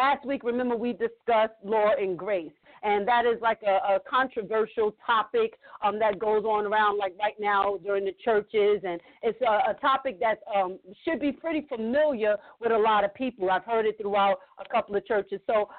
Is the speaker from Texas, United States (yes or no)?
no; New York, United States; also born or lived in Jamaica; I'm Jamaican, and I'm from New York, and we talk very fast.